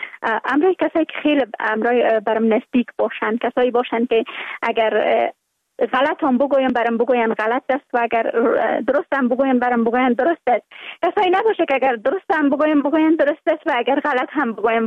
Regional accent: Kabul, Afghanistan; born there

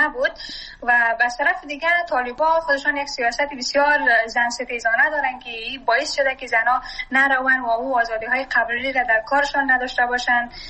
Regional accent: Afghanistan; من شخصا آرزوی را ندارم که وطنم ترک کنم. من سرمایه وطنم هستم، من اونجا درس خواندم.

